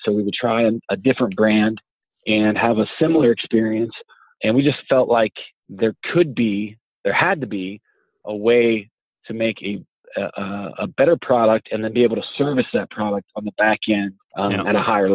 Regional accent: Ohio, United States; As I said, I'm from Ohio, still reside in that same area, Northeast Ohio.

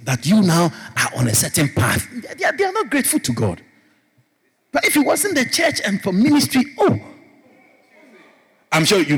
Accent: Guyana; I said, Guyana? I'm from Guyana.

